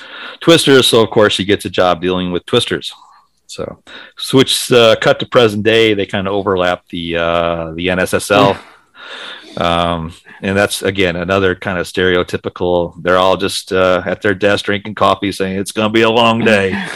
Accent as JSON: {"language": "English", "region": "Midwest", "country": "United States", "tie": "born or raised there", "said": "I grew up in the Midwest. I grew up in the Midwest"}